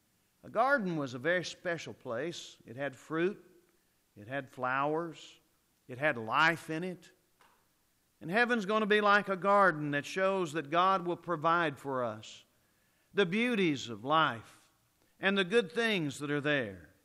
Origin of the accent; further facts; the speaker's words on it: Shawnee, Oklahoma, United States; also born or lived in Texas / Tennessee / Mississippi; now in Edmond, United States; Home now is in Edmond, but I grew up in Shawnee, and I've lived in Texas, and I've lived in Tennessee, and I've lived in Mississippi.